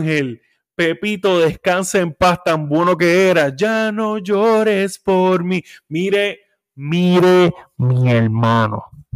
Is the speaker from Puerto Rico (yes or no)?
yes; Puerto Rico; Aunque yo no crecí toda mi vida en residenciales, sí pasé tiempo en residenciales, que en Puerto Rico es lo que se le llama el gueto